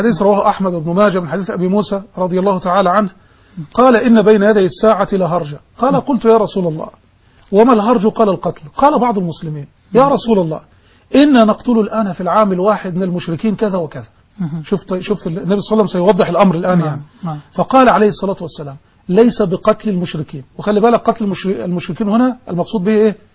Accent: Egypt; كثير من الشوارع والأنحاء في بلدنا مصر.

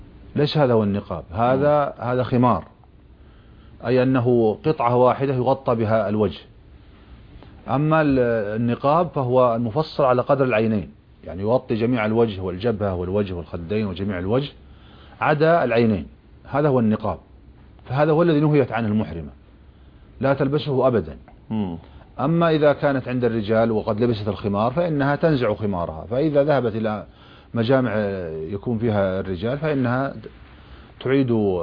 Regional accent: Saudi Arabia; عندنا في السعودية

